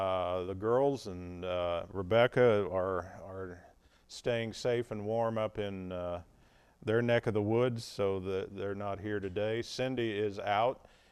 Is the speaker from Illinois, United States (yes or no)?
no; Indiana, United States; if you came from my part of the country where I was raised up in Indiana, it's not at all unusual to get snow